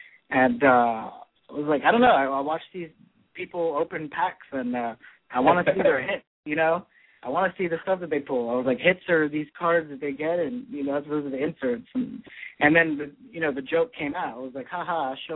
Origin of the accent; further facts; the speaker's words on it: Houston, Texas, United States; now in Boston, United States; I'm from Houston, but I live a little bit south of Boston now, in a little city south of Boston.